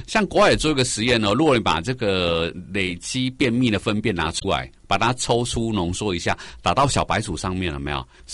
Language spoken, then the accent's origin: Chinese; Taiwan; 那外国人要的菌跟我们台湾人要的菌又不太一样